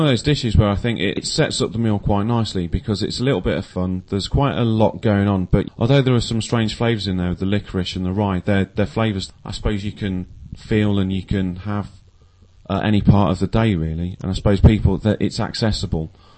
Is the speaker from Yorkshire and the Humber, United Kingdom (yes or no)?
no; West Midlands, United Kingdom; born there; No, I'm not a native Yorkshireman. I was born in Warwickshire, down in the Midlands, but a lot of my family was from the Yorkshire area.